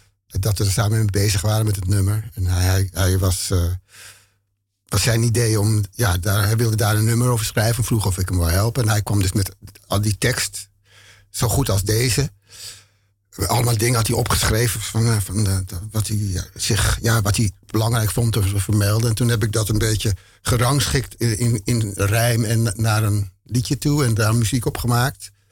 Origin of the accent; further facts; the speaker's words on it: Amsterdam, North Holland, Netherlands; Ik ben in Amsterdam geboren, getogen, opgegroeid. Alles. Ik ben een Indo. Mijn vader is dus ook Indo. Mijn moeder is ras echt Amsterdamse. Ik had in mijn jeugd geen idee dat ik Indisch was.